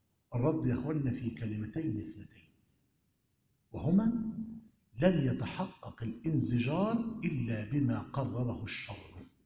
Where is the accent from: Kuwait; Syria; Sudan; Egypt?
Egypt; هي طبعا في إشكالية كبيرة عندنا في مصر